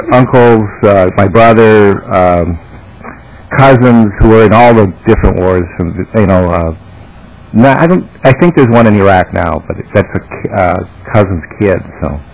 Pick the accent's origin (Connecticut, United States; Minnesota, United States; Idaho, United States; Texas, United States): Minnesota, United States; Little Falls; I grew up in Little Falls, and one summer I got a summer job filling the shelves up at the PX out at Camp Ripley.